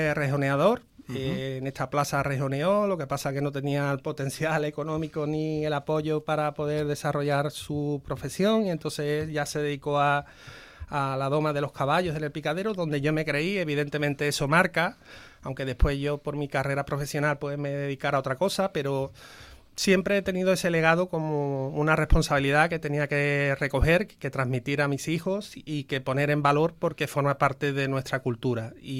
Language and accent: Spanish; Osuna, Andalusia, Spain; hablar de mi pueblo, de lo que de lo que me llena, de lo que me satisface, de Osuna, de lo bonita que es Osuna y de la importancia que tiene